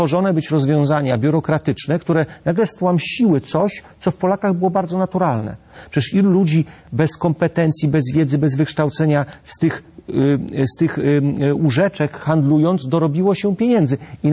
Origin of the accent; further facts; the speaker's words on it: eastern Poland, Poland; ja pochodzę ze ściany wschodniej